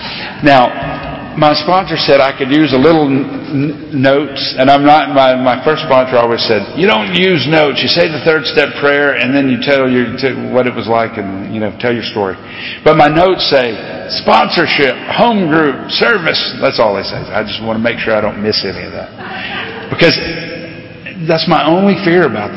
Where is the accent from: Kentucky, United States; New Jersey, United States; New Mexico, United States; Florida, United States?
Florida, United States; And I grew up in South Florida when I left here.